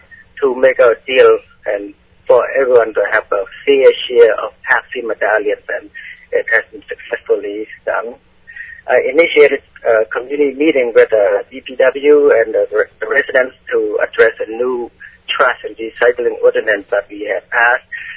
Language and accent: English; Cambodia; I was born in Cambodia, and I have lived through the Cambodia's killing fields from 1975 to 1979.